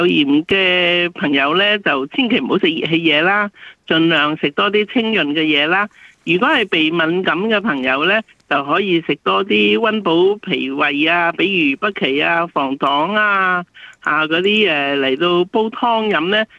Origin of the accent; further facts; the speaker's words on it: China; 我哋中国人有句话讲咧